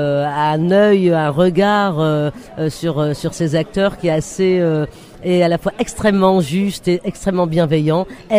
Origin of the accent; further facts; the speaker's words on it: Roubaix, Hauts-de-France, France; born there; on est toutes les deux du Nord. Elle vit à Roubaix, moi je suis née à Roubaix